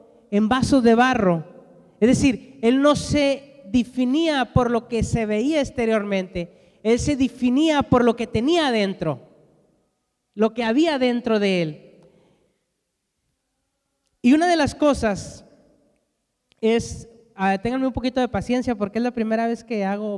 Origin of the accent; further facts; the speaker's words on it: Mexico; born there; no me defino como mexicano, aunque nací en México